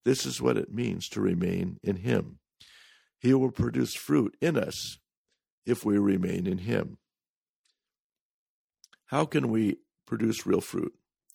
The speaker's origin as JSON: {"language": "English", "region": "Oregon", "country": "United States", "tie": "born or raised there", "lives_now": "Japan", "said": "They are unusual in Japan, but grow wild in my home state of Oregon."}